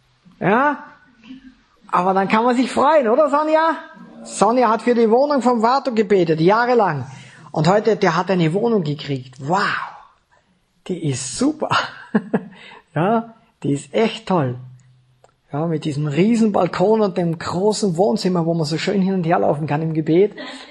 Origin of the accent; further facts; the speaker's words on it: Vorarlberg, Austria; Ich bin ja Vorarlberger.